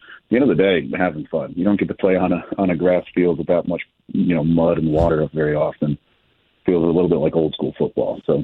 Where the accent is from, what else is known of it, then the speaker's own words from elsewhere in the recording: Wisconsin, United States; also born or lived in Minnesota; But personally, I grew up in Wisconsin, played my college ball in Minnesota, all outdoors.